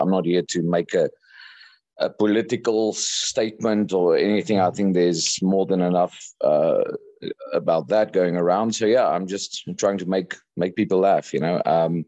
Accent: South Africa; now in Vietnam; I'm from South Africa. I've been in Vietnam for about 3 years now.

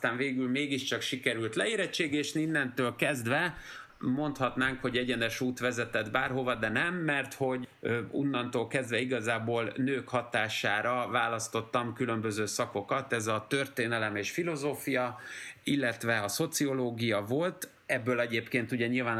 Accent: Budapest, Hungary; ferencvárosi kölök voltam, aki nem kapott lakáskulcsot, nevezetesen azért, mert egy olyan panelházban nőttem föl

